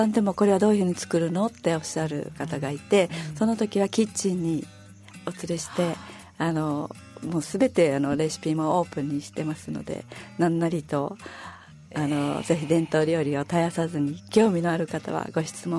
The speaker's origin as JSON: {"language": "Japanese", "town": "Shuri", "region": "Okinawa", "country": "Japan", "tie": "born or raised there", "said": "私が首里で育って首里、まあ、同級生とかがあのモアイとかが多いですし、あとご近所の方"}